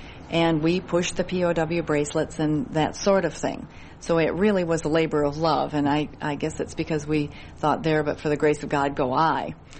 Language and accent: English; Midwest, United States; Definitely, because we're from the Midwest, and people in the Midwest are very patriotic people